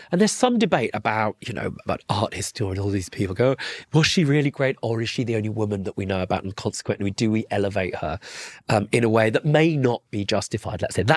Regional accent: Southgate, London, United Kingdom; No, I grew up in Southgate.

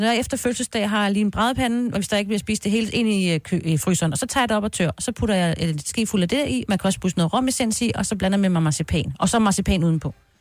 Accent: Jutland, Denmark; jeg er fra Jylland, så jeg ved godt, hvad du mener.

